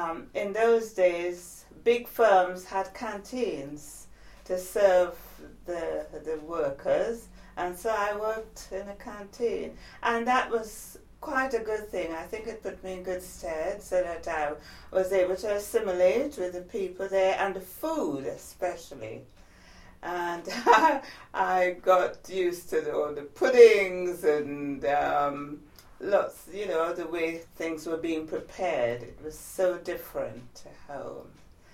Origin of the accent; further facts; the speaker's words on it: Trinidad & Tobago; born there; I was born in Trinidad, it's the West Indies, and I was born on the 9th of August 1940, so I turned 75 in August earlier this year.